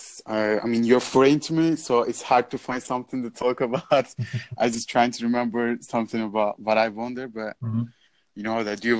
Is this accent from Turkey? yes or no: yes; Turkey; English is a second language; Yeah, I'm from Turkey, by the way.